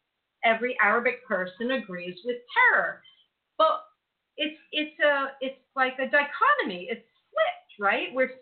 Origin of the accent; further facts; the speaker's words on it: United States; now in Israel; because I'm an American, and now I live in Israel